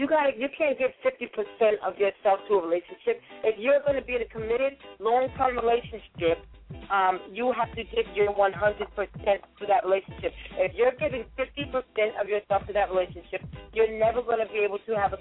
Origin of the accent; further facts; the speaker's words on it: New Jersey, United States; I'm from New Jersey. I work in New York. I never heard of hood booger.